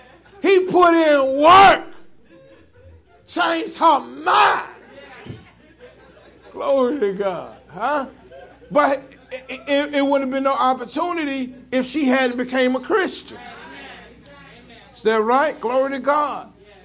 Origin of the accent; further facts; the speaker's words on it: Florida, United States; also born or lived in New Jersey; I grew up in Florida and in New Jersey. And based upon my surroundings, that molded a character in me.